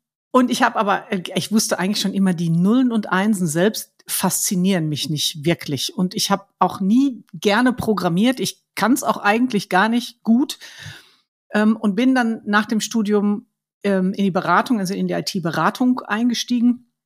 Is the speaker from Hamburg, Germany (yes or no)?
no; North Rhine-Westphalia, Germany; Ich bin im Ruhrgebiet aufgewachsen.